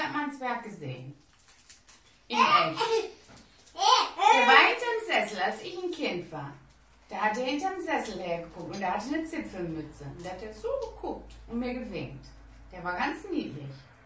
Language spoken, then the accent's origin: German; North Rhine-Westphalia, Germany; Und ich komme ja da aus der Nähe von Köln.